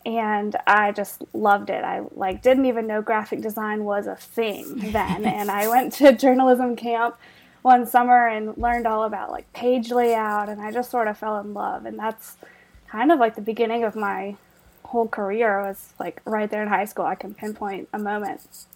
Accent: Charlotte, North Carolina, United States; I grew up in Charlotte, and I was always really interested in art.

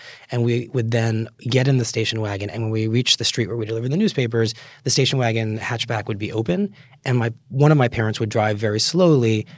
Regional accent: Connecticut, United States; When I was growing up in Connecticut, just outside New Haven, which is where I ended up going to college

